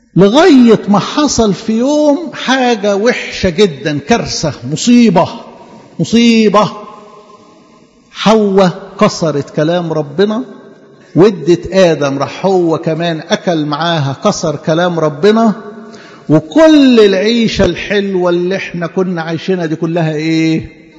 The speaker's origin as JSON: {"language": "Arabic", "country": "Egypt", "said": "الطينة عندنا في مصر لونها ايه؟ اسود."}